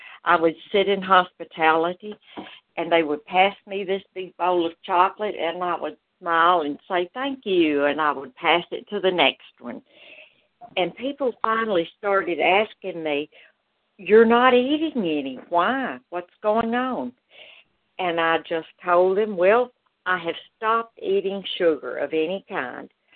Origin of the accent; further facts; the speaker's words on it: Malden, South Carolina, United States; I am from Malden, South Carolina.